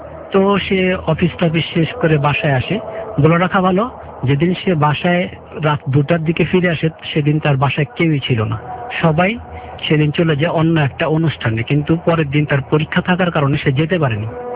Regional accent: Dhaka, Dhaka Division, Bangladesh; আমি পুরান ঢাকা থেকে এসেছি, পোস্তগোল এলাকা থেকে।

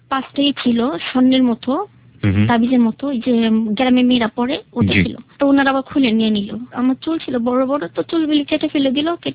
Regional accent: Dhaka, Dhaka Division, Bangladesh; আমি পুরান ঢাকা থেকে এসেছি।

